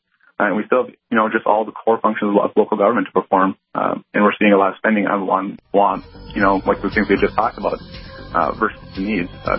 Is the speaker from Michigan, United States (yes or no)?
no; Fargo, North Dakota, United States; I grew up here in Fargo. I went to Shanley High School.